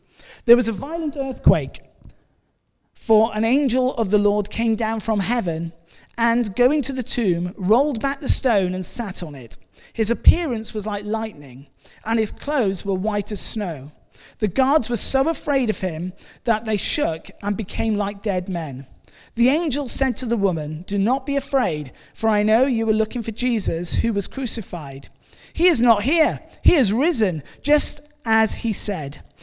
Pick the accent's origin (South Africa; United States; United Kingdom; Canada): United Kingdom; Blaenau Gwent, Wales; I was born and brought up in Blaenau Gwent